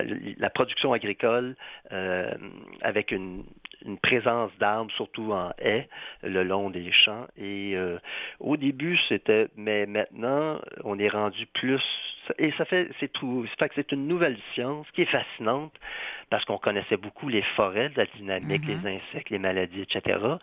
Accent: Saint-Lambert, Quebec, Canada; Je viens d'une ville du sud de Montréal en pleine basse terre, des sols très riches. Je viens de Saint-Lambert, dans le temps, c'était une autre ville qu'aujourd'hui, dans un sens, elle s'en est plus loin. Et c'est une ville avec des beaux grands arbres

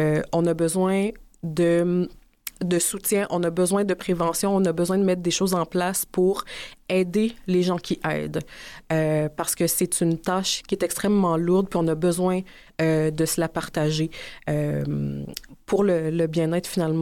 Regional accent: Trois-Rivières, Quebec, Canada; born there; now in Montreal, Canada; Mes deux parents sont nés en Haïti. On est nés à Trois-Rivières, mes frères et moi, puis moi, je suis partie vers Montréal.

